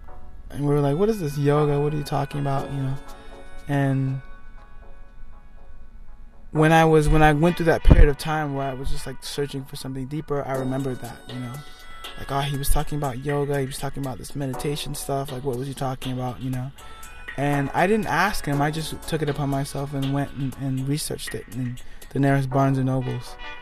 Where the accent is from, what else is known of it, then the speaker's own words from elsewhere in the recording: New York City, New York, United States; I think, you know, growing up in New York City is beautiful because it moves so fast, you know?